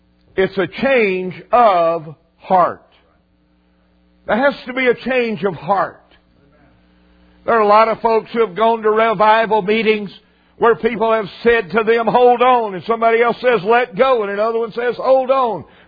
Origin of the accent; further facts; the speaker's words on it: Mississippi, United States; growing up on the Mississippi coast and being there close to New Orleans and Mobile and going to those places many times during my childhood